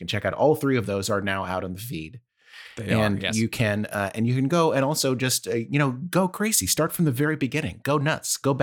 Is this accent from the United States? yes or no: no; Canada; Just being Canadian